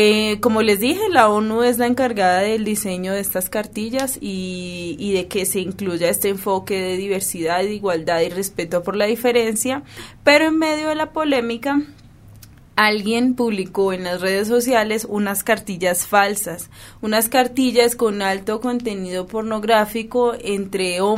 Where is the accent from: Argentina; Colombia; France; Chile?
Colombia; somos una sociedad colombiana homofóbica